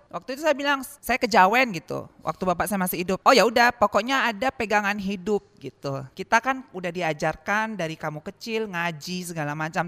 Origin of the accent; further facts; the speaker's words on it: Medan, North Sumatra, Indonesia; saya lahir dari keluarga muslim. Dan juga keluarga muslim saya kan juga dari kecil memang saya lahir di Medan.